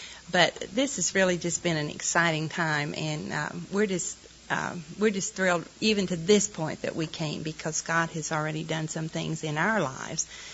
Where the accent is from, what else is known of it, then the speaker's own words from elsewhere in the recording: Wichita Falls, Texas, United States; We're from Wichita Falls, Texas.